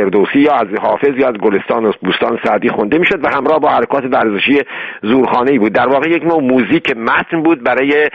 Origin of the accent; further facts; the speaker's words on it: Shiraz, Fars, Iran; من خودم شیرازی هستم البته میدونین که، و هم شهریای من هم بتونن به اصطلاح در این کنسرت حضور پیدا کنن